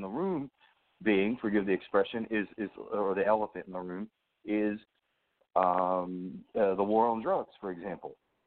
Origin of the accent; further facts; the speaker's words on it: Baltimore, Maryland, United States; Like, I'm from Baltimore originally, and I lived in D.C. for a little while, or right near D.C.